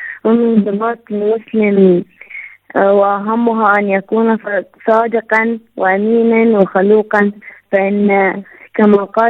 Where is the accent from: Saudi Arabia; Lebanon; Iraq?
Iraq; من العراق.